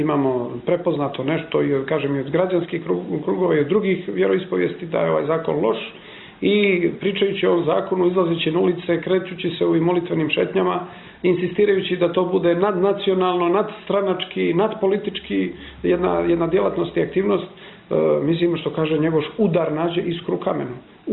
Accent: Montenegro; ja sam Crnogorac, ni meni nisu strani ti detalji

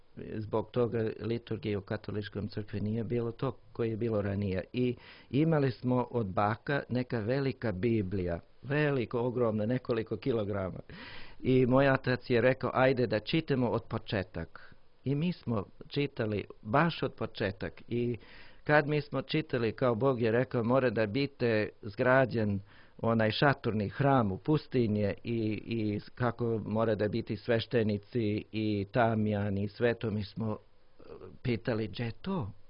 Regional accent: New Mexico, United States; Serbian is a second language; also born or lived in Alaska / Russia; now in Montenegro; Moj srpski na podgorički način pričam. Ali baš sam iz SAD, iz države New Mexico. Rođen sam na Aljasi, ali zbog posla mog oca mi smo putovali dosta. Obišao ja sam 35 države.

